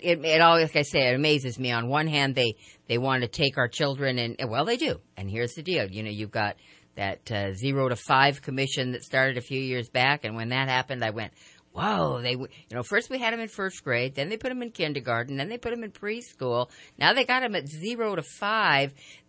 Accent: Twin Falls, Idaho, United States; I grew up in Twin Falls, Idaho, for heaven's sake.

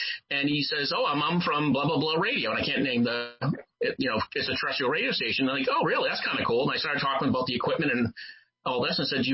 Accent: Boston, Massachusetts, United States; No, because, I mean, I grew up in Boston. You can probably figure it out from the accent. And I lived one town over from Salem, Massachusetts.

